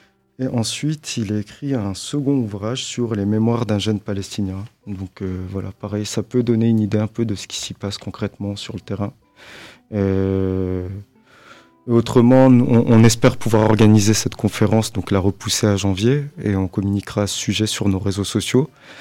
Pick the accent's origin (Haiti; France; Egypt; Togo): France; Je suis français, mais effectivement, j'ai des origines, mais plus du Maghreb, du côté de ma mère, d'Algérie.